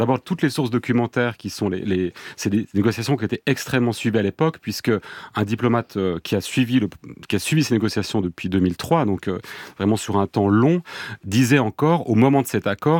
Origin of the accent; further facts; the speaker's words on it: Lausanne, Vaud, Switzerland; Je viens de Lausanne.